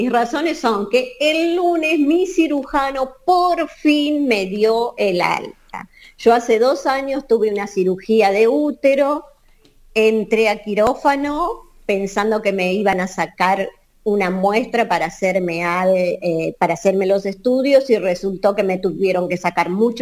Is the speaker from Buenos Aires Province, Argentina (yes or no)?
no; General Campos, Entre Ríos, Argentina; Soy de General Campos. Es un pueblito que está cerca de Concordia.